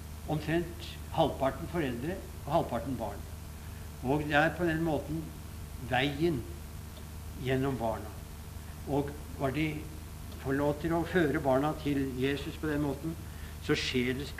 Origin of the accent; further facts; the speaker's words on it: Oslo, Norway; Vi til å begynne med vokste jeg opp på Abelse, som den gang var en veldig forlatt bydel i Oslo. Og omtrent alle husene var hytter som sto på perler, og det var en fattigdom og tilsvarende liv uten like.